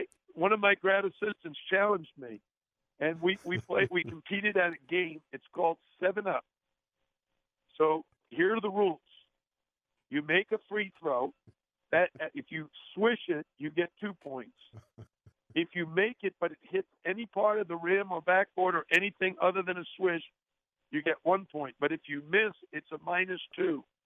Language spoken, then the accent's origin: English; New York City, New York, United States; In New York City, when I was growing up in the Bronx, there were so many kids that played basketball